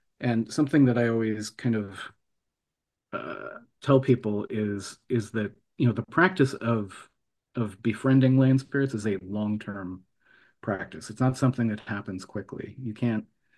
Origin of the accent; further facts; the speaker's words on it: Midwest, United States; Growing up in the Midwest, it was like corn country, and I would get really bad allergies because of all of the pollen and stuff in the air.